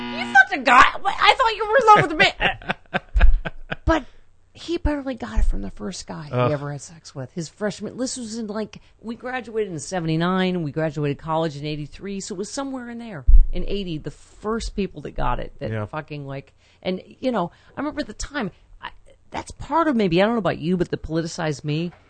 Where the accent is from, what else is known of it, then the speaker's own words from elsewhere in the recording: Buffalo, New York, United States; Michael Bennett, who did Chorus Line and whatever from Buffalo, from my hometown.